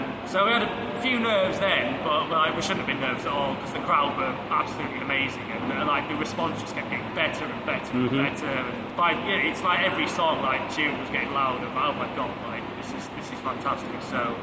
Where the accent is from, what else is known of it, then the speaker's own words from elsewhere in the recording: Kendal, North West England, United Kingdom; now in London, United Kingdom; You can probably tell from our accents that we're not from London originally. So, myself, Adam and Chris here all went to the same secondary school up in Kendal in Cumbria.